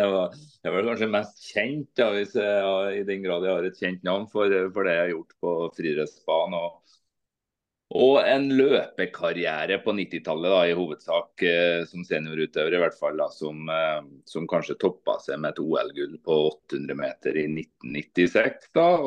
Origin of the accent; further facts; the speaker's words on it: Rennebu, Trøndelag, Norway; jeg er jo fra Rennebu da, fra Rennebu kommune i gamle Sør-Trøndelag